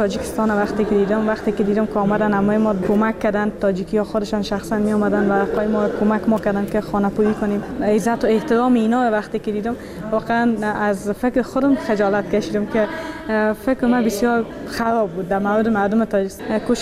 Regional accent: Afghanistan; مردم تا میشنون که ما افغان هستیم از ما فرار میکنن.

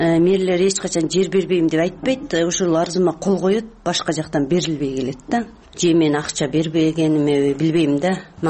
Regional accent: Tajikistan; now in Osh, Kyrgyzstan; Тажикстандан 89 жылы келгенмин. Ошогойдон ушул жерде жашаймын. 2009 жылы жаранды калдым.

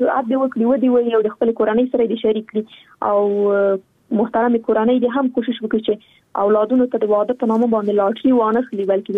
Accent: Afghanistan; نن ورځ موږ څومره کلونه کېږي چې په افغانستان کې جګړه روانه ده زه خو شخصا په جګړه کې پیدا شوی یم دا د په جګړه کې را لویه شولم

